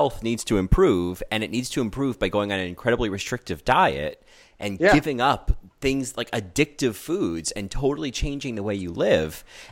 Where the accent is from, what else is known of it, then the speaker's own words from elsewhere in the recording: Rahway, New Jersey, United States; I grew up in Rahway. I know where East Brunswick is, right down Route 27.